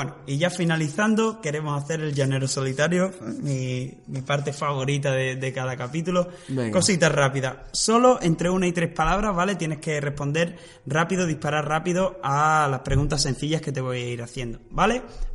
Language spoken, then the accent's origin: Spanish; southern Spain, Spain; somos españoles y los que somos